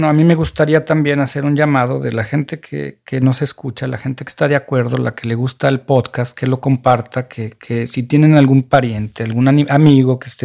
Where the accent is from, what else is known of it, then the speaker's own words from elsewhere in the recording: Mexico; podríamos ser más empáticos con nosotros como mexicanos que estamos confundidos